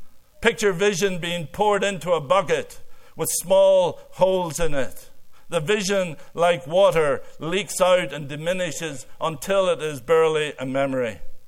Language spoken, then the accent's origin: English; Ireland; now in Canada; I came from Ireland and married a fifth-generation Canadian.